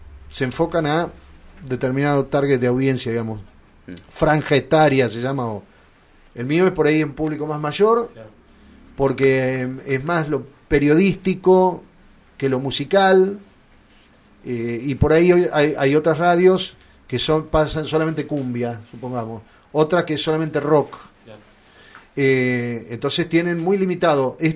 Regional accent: Olavarría, Buenos Aires Province, Argentina; born there; now in Las Flores, Argentina; Yo soy nacido en Olavarría, pero mis raíces estuvieron acá

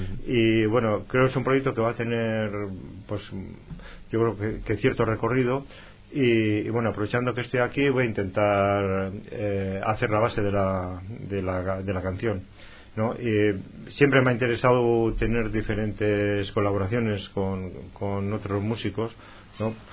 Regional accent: Portugalete, Basque Country, Spain; born there; soy nacido en Portugalete, que está justo en la otra margen de la ría.

